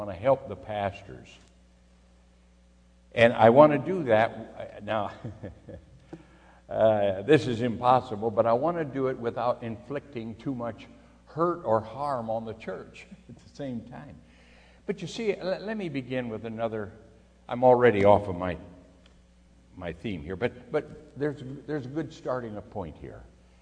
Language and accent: English; Alabama, United States; I'm from Alabama. I see it down there.